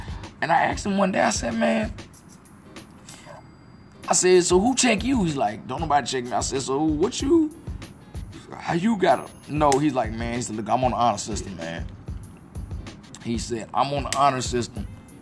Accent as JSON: {"language": "English", "town": "Augusta", "region": "Mississippi", "country": "United States", "tie": "born or raised there", "said": "One thing I like about Augusta, mine my hometown, Mississippi."}